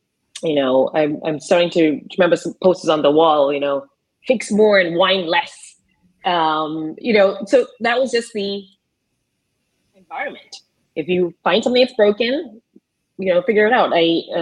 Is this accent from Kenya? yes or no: yes; Kenya; And, you know, I'm from Kenya.